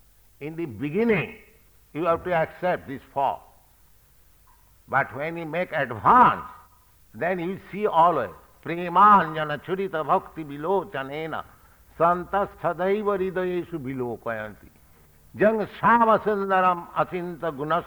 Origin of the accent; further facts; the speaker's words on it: India; English is a second language; as soon as he understood that I'm from India